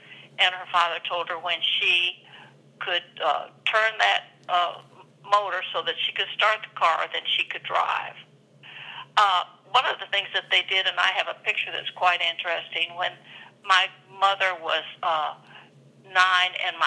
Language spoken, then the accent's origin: English; Sioux City, Iowa, United States; Well, I grew up in Sioux City.